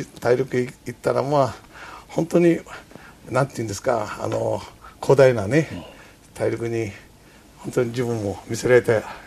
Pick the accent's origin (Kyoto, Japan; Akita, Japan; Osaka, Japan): Kyoto, Japan; まあ、それが京都で生まれたんですな。